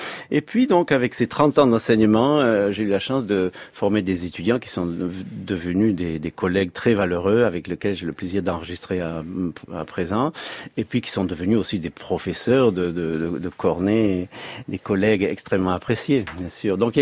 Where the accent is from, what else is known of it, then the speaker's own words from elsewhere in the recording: Toulouse, Occitanie, France; Toulouse, qui est donc ma ville natale. Donc c'est un grand plaisir de revenir sur mes terres natales.